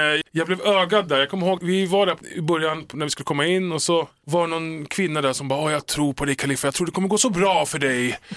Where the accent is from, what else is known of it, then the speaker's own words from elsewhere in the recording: Stockholm, Stockholm County, Sweden; jag är från södra sidan då. Jag är från Enskededalen.